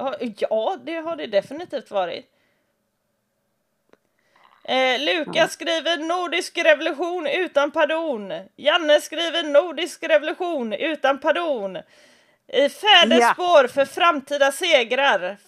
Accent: Västra Götaland County, Sweden; Jag är en arg bohuslänning istället.

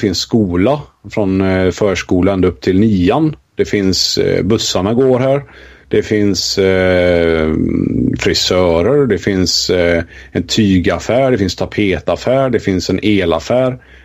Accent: Kungälv, Västra Götaland County, Sweden; Jag är uppväxt i Kungälv, jag har bott där i 20-22 år utav mitt liv, och jag har alltid haft nära till storstad och allt för det.

